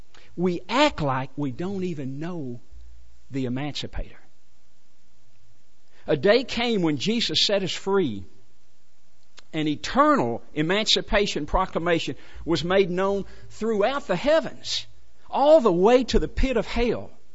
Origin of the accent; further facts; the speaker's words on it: United States; As an American, I confess I find myself somewhat confused